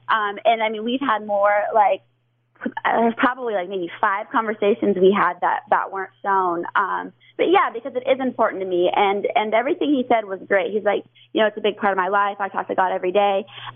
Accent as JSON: {"language": "English", "town": "Upland", "region": "Indiana", "country": "United States", "tie": "born or raised there", "also_born_or_lived": "Van Buren", "said": "Born in Indianapolis. I lived in a tiny little town called Van Buren for a few years. And then for the most part, I grew up in Upland, Indiana."}